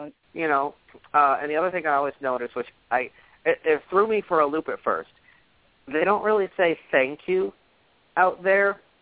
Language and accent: English; East Coast, United States; Like, you know, I mean, I'm from the East Coast.